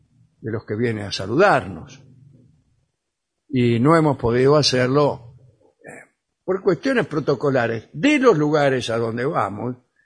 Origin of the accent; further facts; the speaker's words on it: Concepción del Uruguay, Entre Ríos, Argentina; now in Los Angeles, United States; Soy de Concepción del Uruguay.